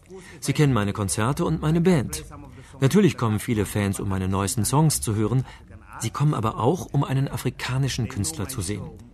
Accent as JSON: {"language": "German", "country": "Senegal", "tie": "born or raised there", "second_language": "German", "said": "Dazu kommt das Festival The Blues of the River, das ich in meinem Heimatort in Senegal ins Leben gerufen habe."}